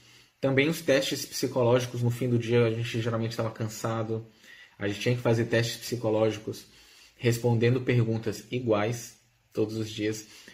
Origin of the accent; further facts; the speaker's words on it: Brazil; Como brasileiros, a gente está habituado a tomar nosso banho com muita frequência.